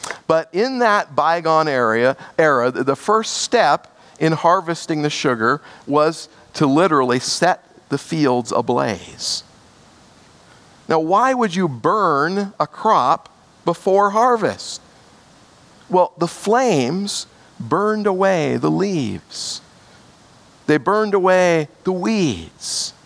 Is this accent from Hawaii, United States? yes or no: yes; Hawaii, United States; I've mentioned before, many of you know that I grew up in Hawaii. And one of the common sights and smells of my childhood was the burning of the sugarcane fields.